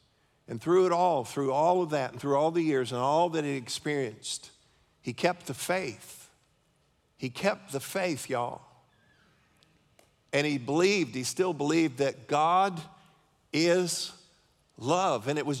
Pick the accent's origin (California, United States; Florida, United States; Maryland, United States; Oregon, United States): Florida, United States; Leesburg; I grew up in Leesburg. I went to school in Leesburg.